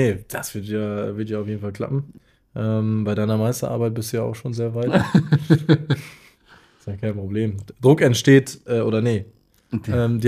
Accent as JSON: {"language": "German", "region": "Northern Germany", "country": "Germany", "said": "also man sagt bei uns sowieso Moin, klar. Und ich würde mich auch eher als Norddeutscher bezeichnen als irgendwas anderes."}